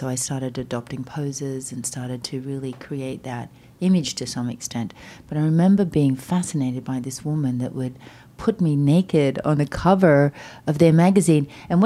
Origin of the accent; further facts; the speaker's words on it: Australia; as being Australian.